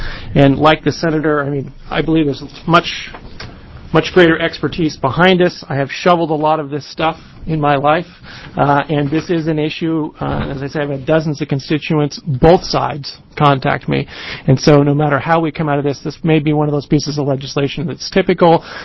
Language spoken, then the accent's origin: English; Tillamook, Oregon, United States; I grew up in Tillamook, where TCCA, Tillamook County Creamery Association, was the dairy association there.